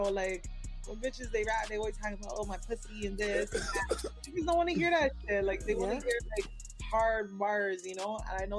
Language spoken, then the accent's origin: English; Toronto, Ontario, Canada; I'm from Canada. I'm from Toronto, so I got to represent.